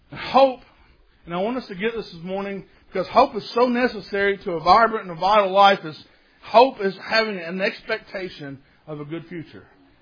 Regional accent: Morehead, Kentucky, United States; Where I grew up in Moorhead, there's a lake there called Cavern Lake.

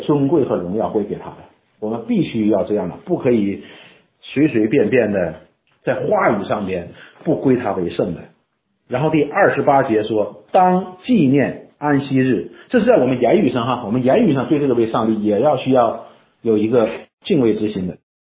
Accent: China; 我们中国人有名讳嘛，对吧

